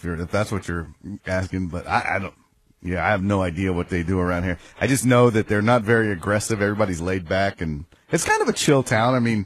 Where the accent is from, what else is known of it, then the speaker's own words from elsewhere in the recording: Houston, Texas, United States; I'm from Houston. Here's a honk.